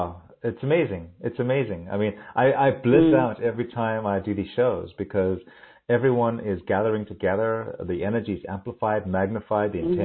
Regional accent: South Africa; And so we're both from South Africa originally.

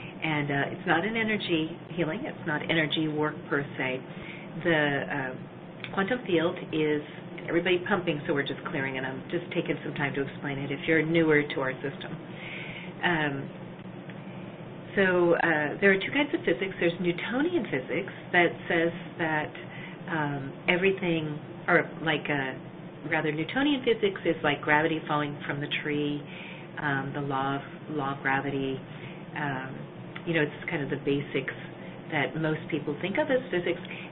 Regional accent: Minnesota, United States; born there; I was born in Minnesota. A beautiful, beautiful state with wonderful people in it.

